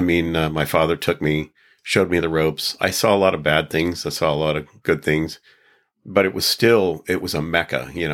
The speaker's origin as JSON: {"language": "English", "town": "Austin", "region": "Texas", "country": "United States", "tie": "born or raised there", "said": "especially in Texas, where I grew up in Austin."}